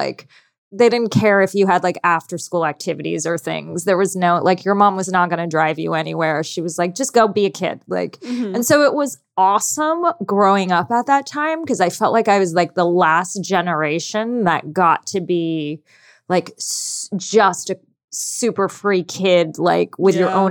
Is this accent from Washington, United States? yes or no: no; San Francisco, California, United States; I grew up in San Francisco.